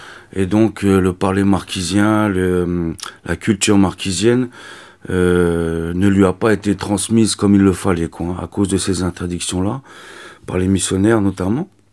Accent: France; born there; Moi je suis né en France, Donc, ma mère est d'origine marquisienne et mon père est sicilien.

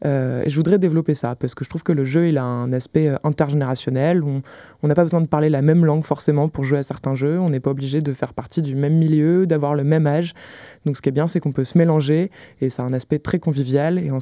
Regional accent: Rennes, Brittany, France; Déjà parce que je suis rennaise, que j'aime cette ville

